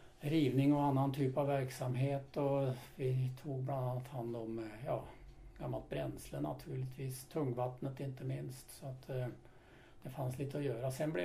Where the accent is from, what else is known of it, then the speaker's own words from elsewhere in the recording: Norway; moved away as an adult; now in Sweden; jag är född och uppvuxen i Norge. Och vid den 19-20 års ålder så flyttade till Sverige, började studera. Studerade till kemiingenjör.